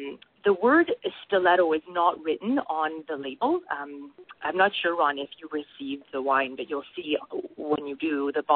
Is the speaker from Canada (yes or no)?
yes; Canada; accent: Canadian; college in Toronto in Canada, so that's why I have a little accent. A lot of people point me out for my Canadian accent, so if you're picking that up, that's why.